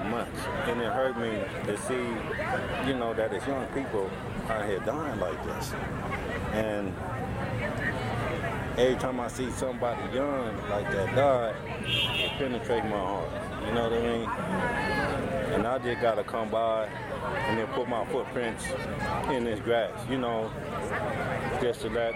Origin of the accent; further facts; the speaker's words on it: Los Angeles, California, United States; I'm from Carson, California.